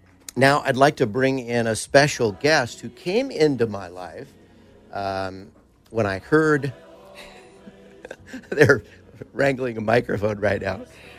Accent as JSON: {"language": "English", "town": "Corona del Mar", "region": "California", "country": "United States", "tie": "born or raised there", "said": "I'm a father and a husband. I grew up in Corona del Mar."}